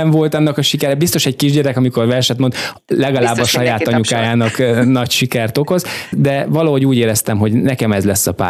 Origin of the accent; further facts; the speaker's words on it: Kiskunhalas, Bács-Kiskun, Hungary; Én egyedüli gyerek vagyok, ugye itt születtem Kiskunhalason.